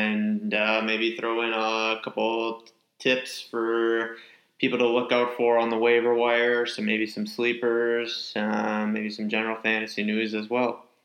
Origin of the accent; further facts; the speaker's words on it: Coon Rapids, Minnesota, United States; You know, I hail from Coon Rapids, so I'm definitely a cooner